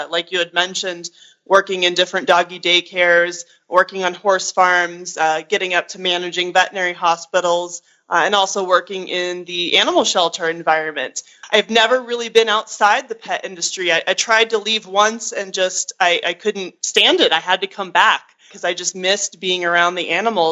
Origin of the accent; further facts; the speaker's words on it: Georgia, United States; I grew up in Georgia, actually, and I've always loved animals.